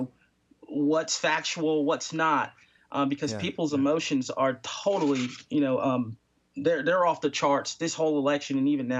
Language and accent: English; New Jersey, United States; I'm from Jersey to New York, and you know, I've seen the big lights, and they're great.